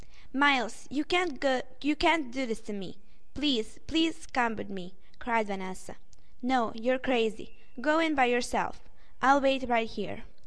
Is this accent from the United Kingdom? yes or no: no; Novi Sad, Vojvodina, Serbia; I'm 12 and I come from Serbia. I go to Žarko Zrenjanin Primary School in Novi Sad.